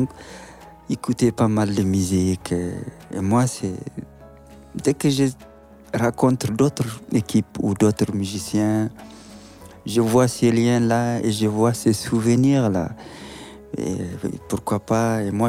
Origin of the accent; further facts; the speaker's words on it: Agadez, Niger; Parce que je viens d'Agadez, au nord du Niger.